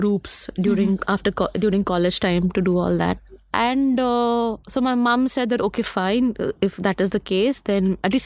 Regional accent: Mumbai, Maharashtra, India; I was very good at Hindi, Marathi, because I'm from Bombay, very good in Hindi, Marathi languages, mm. English.

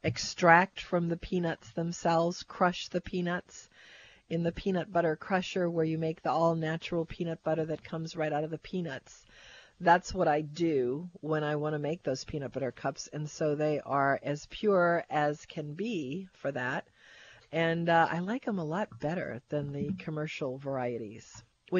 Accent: Kenner, Louisiana, United States; I joke about that because I came from Westgate out in Kenner by Peak BMW.

